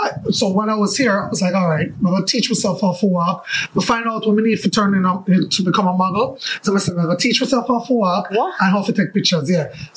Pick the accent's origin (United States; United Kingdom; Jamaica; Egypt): Jamaica; Kingston; In Kingston. I was born in Almontown.